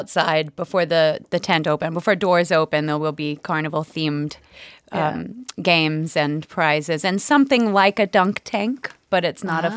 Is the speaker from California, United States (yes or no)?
no; New York, United States; The connection is I'm from New York, and the Mermaid Parade that happens at Coney Island every year, again, happened this year